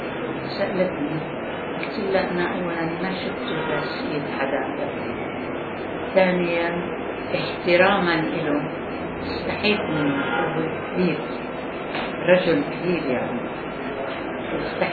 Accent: Palestine; بس لما رحت أنا فلسطينية

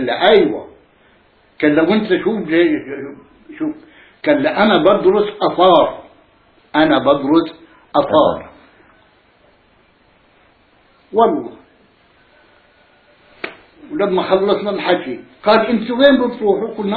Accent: Al-Qabu, Jerusalem, Palestine; قلنا لحنا من القبو من هذا

